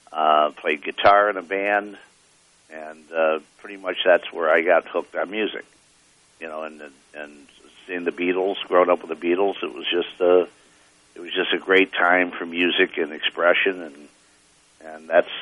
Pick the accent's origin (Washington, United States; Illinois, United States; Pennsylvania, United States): Illinois, United States; Palos Park; Well, I mean, I grew up outside of Chicago, south side of Chicago, in Palos Park, Illinois.